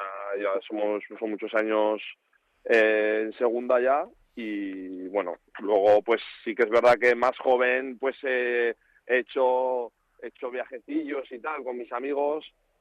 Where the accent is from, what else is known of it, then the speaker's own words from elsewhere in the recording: Spain; soy español, apasionado del fútbol